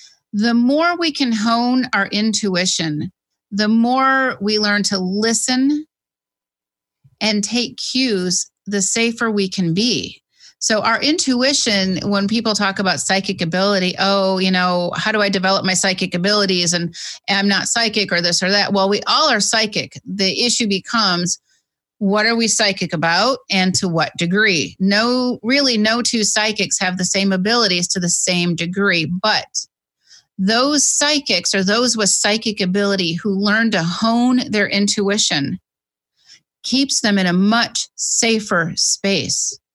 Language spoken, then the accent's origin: English; Dowagiac, Michigan, United States; I know that in my hometown of Dowagiac, there was a couple of families, I believe, that had gone on that Titanic.